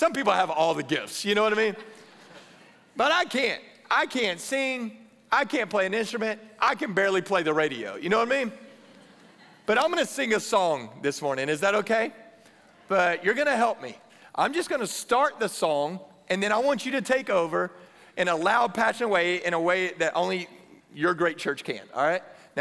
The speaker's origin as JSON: {"language": "English", "region": "Texas", "country": "United States", "tie": "born or raised there", "said": "and I grew up in Texas, I still live in Texas."}